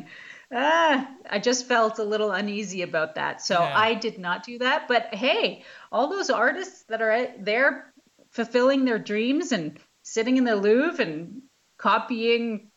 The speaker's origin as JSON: {"language": "English", "country": "Canada", "said": "I'm Canadian."}